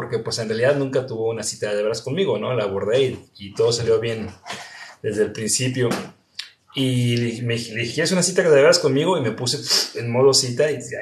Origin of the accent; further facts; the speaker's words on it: Mexico; yo en esto soy antagónicamente mexicano